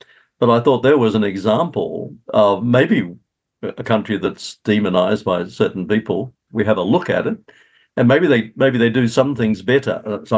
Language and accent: English; Australia; now in New Zealand; Look, I came here from Australia as a very young person. I also came from when I was a teenager, and this has shaped me. So I'm a New Zealander now. And in my own home country, which I keep close links